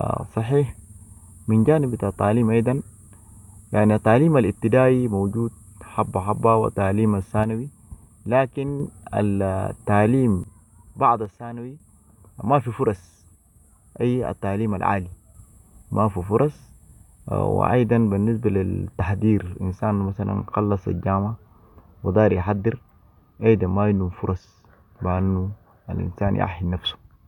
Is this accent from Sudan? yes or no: yes; Darfur, Sudan; now in Chad; نحن كلاجئين سودانيين بصفة عامة وكدارفوريين بصفة خاصة في شرق تشاد.